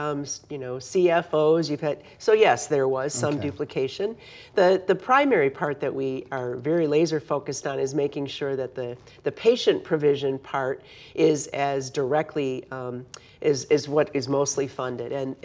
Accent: Detroit, Michigan, United States; I grew up in Metro Detroit, been a Michigander my whole entire life

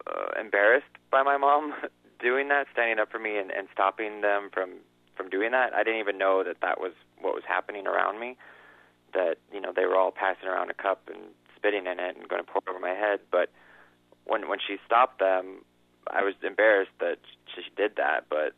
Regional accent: Kalispell, Montana, United States; It wasn't easy growing up in Kalispell, and, you know, I think it's not really easy growing up probably anywhere

